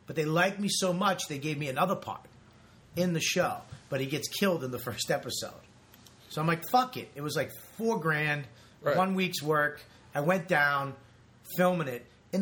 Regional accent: Boston, Massachusetts, United States; … up in Boston. I grew up in Boston. You know that.

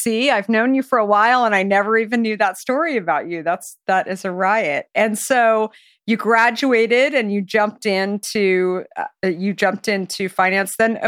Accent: Arizona, United States; I grew up in Arizona and I knew Carter's actually very well. It was on 44th and Camelback. It was just around the corner from me.

